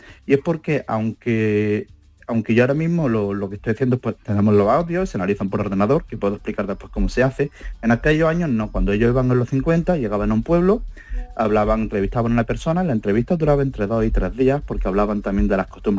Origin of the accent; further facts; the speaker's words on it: Andalusia, Spain; Andalucía Oriental y Occidental Lingüística. Y la diferencia tradicional es que en la Andalucía Oriental es donde se abren las vocales, yo soy de Elegido en Almería